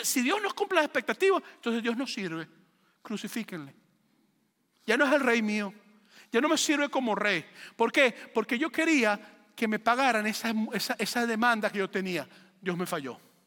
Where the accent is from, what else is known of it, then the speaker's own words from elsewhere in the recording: Venezuela; Spanish is a second language; De paso, yo soy venezolano